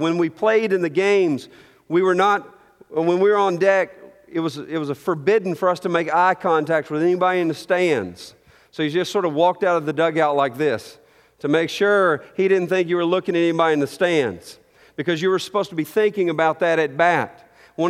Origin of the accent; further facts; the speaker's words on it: Montgomery, Alabama, United States; And so right there in my hometown in Montgomery, Alabama, we had the Montgomery Rebels